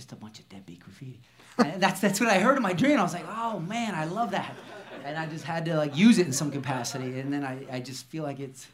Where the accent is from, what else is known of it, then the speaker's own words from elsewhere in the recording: Canada; we're Canadian, but this is our home now